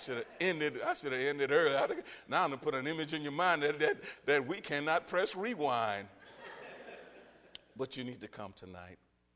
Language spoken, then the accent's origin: English; Louisiana, United States; Yeah, I grew up in that in Louisiana. Was right there on the back row of the church.